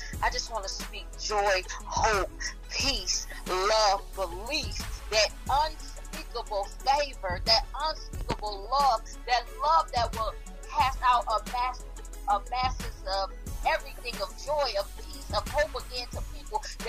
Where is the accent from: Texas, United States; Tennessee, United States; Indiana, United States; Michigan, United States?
Michigan, United States; Pontiac; I'll even come to Detroit. I'm from Pontiac. I don't mind coming to Detroit.